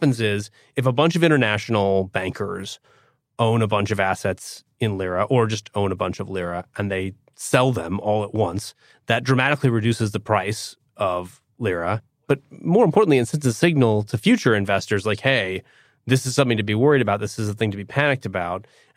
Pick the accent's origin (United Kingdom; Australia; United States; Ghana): United States; Oregon; So I'm from Oregon. We sell a lot of hazelnuts from Oregon.